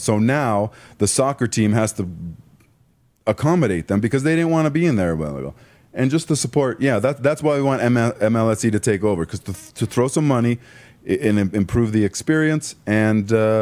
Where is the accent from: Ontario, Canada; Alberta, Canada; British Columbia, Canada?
Ontario, Canada; Toronto; I'm from Toronto. I hated playing in Skydome.